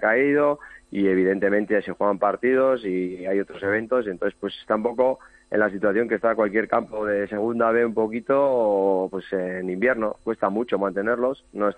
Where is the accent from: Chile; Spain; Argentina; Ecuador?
Spain; Busturia, Basque Country; yo soy de Bilbao, bueno, de Bilbao, de Busturia, de un pueblo de Guernica